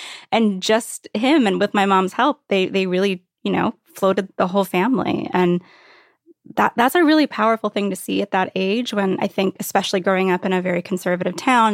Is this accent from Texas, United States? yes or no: no; Virginia Beach, Virginia, United States; I mean, I grew up in Virginia Beach, which is this, it seems like this real laid back surfer town.